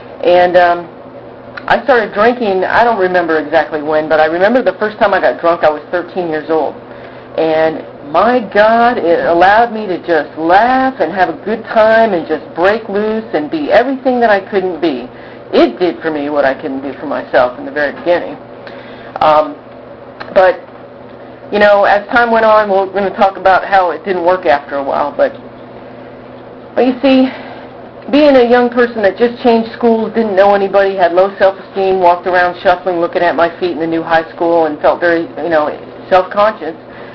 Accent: New England, United States; I grew up in New England, and I grew up in a Catholic family up there, and, you know, it's kind of strict Catholic going on.

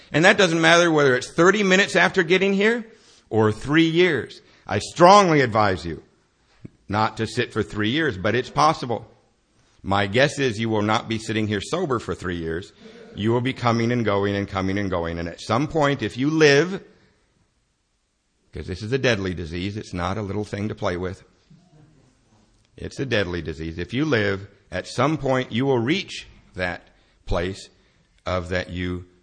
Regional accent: Borneo, Malaysia; also born or lived in Helena, Montana, United States; I was born in Helena, Montana. At 4 years old, my father took the whole family, my brother, my sister, and me, my mother, to the island of Borneo.

